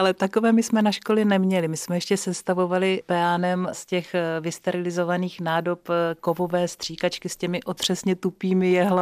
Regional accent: Moravia, Czechia; taková ta hranice Moravy a Vysočiny, takže my máme od všeho kousek. Já si můžu říkat, jak se mi to hodí. Chvilku jsem z Moravy, chvilku jsem z Moravy a chvilku jsem z toho Horácka.

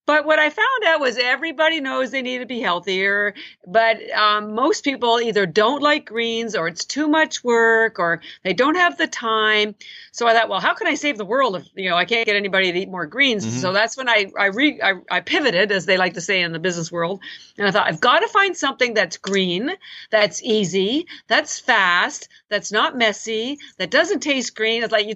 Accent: Canada; moved away as an adult; now in Boston, United States; I am Canadian, but I've lived in Boston for 25, 30 years. And I grew up in Canada, all my education, MBA and all that jazz.

